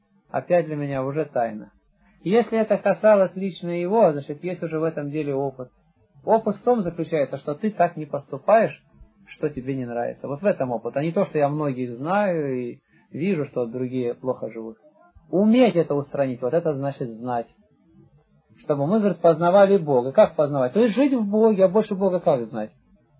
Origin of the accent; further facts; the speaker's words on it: Barnaul, Altai Krai, Russia; Я, например, с Алтайского края. Угу. Там жил сын пастуха. Отец у нас многодетный, 10 детей, без руки. Всю жизнь пастухом был, мы выросли в степи.